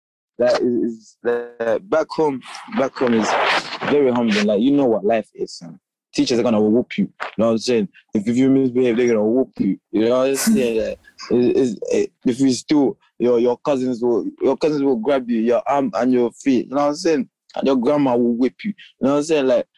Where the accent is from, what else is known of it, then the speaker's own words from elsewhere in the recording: Gambia; now in United Kingdom; Big difference. I realized I'm different in the UK.